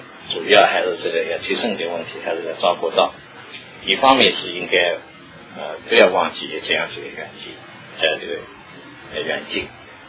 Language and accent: Chinese; China; moved away as an adult; now in United States; 我们就是中国人，虽然是换了环境到了这个美国来